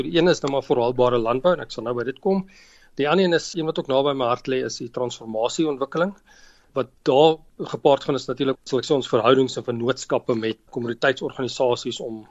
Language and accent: Afrikaans; Gauteng, South Africa; ek is Wesrander, ek het groot geword daar, hoërskool Adelaar bygewoon en gematrikuleer in 1992. Vandaar terug Pretoria toe